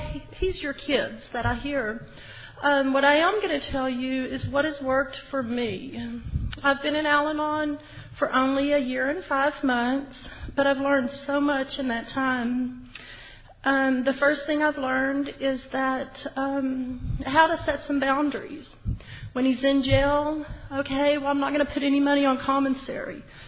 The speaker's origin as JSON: {"language": "English", "region": "Texas", "country": "United States", "said": "I'm from South Texas."}